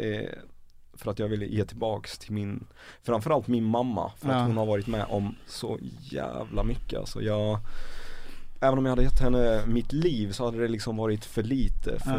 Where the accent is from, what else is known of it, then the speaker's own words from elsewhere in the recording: Iraq; now in Sweden; Och han är ju från Irak, jag är från Irak.